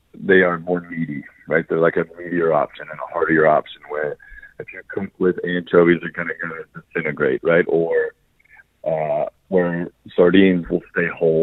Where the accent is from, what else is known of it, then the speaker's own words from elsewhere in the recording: Georgia, United States; now in New York, United States; I was born and raised in Georgia. I moved to New York, started learning to cook Italian food.